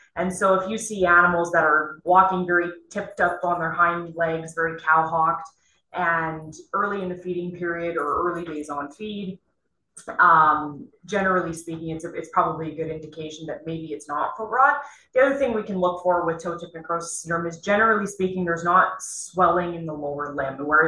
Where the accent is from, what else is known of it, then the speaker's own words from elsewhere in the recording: Alberta, Canada; I'm from Western Canada, more specifically Alberta